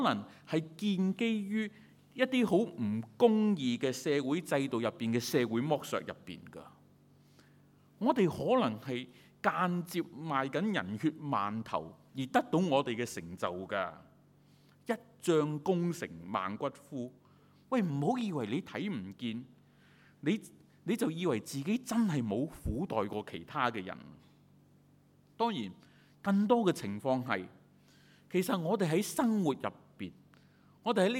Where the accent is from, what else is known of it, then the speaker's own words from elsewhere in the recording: Hong Kong; 我哋香港人咧就不嬲好識計數嘅